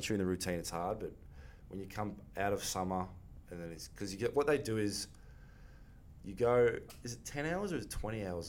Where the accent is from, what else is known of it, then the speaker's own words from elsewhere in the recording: Australia; being an Aussie was good.